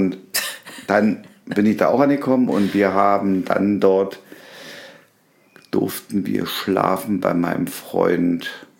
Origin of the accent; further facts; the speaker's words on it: Berlin, Germany; Okay, wir hatten halt gewisse Privilegien als Berliner.